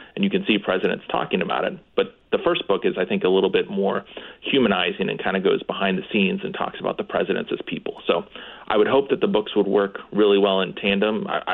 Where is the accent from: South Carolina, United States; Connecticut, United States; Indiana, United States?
Indiana, United States; Dillsboro; now in Bloomington, United States; I am from a small town called Dillsboro, Indiana, in the southern part of Indiana.